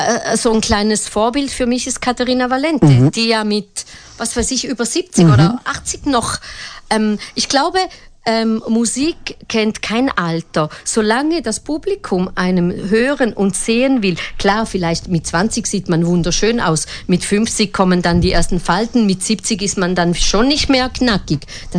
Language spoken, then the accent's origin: German; Italy; ich bin Italienerin, ich habe Temperament für vier